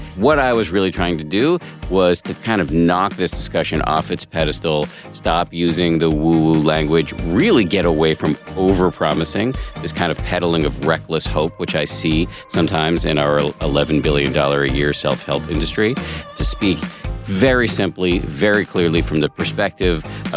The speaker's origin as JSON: {"language": "English", "town": "Boston", "region": "Massachusetts", "country": "United States", "said": "I went to school in Maine, but I'm from Boston, not far away."}